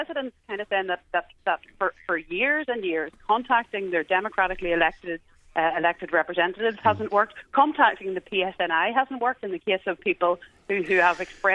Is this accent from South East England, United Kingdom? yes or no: no; Belfast, Northern Ireland, United Kingdom; I grew up elsewhere in South Belfast on Lisburn Road